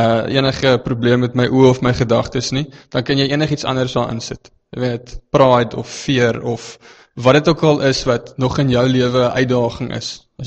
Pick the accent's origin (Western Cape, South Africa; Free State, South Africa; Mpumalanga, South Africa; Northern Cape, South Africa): Free State, South Africa; ek is oorspronklik uit die Vrystaat uit.